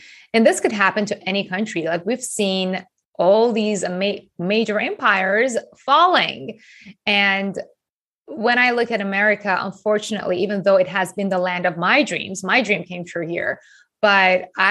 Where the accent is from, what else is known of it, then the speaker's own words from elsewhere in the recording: Iran; I grew up in Iran